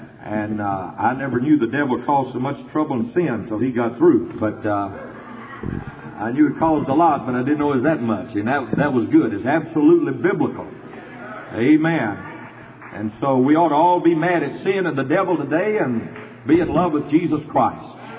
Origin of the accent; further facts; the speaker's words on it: Jena, Louisiana, United States; And I'm from Gina, Louisiana. Now, Gina's a little spot in the road in central Louisiana. It's in the heart of LaSalle Parish, and LaSalle Parish has about 13,000 people in it